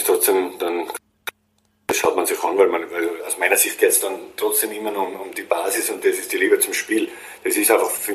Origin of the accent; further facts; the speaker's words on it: Austria; das ist dann als Österreicher und das macht schon spannend auch.